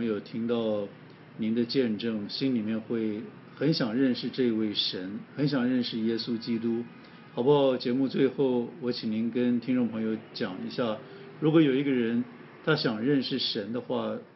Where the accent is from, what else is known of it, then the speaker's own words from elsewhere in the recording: China; 我们中国人常常在想到信仰上帝的时候，我们总是想说要从上帝那里得到一些好处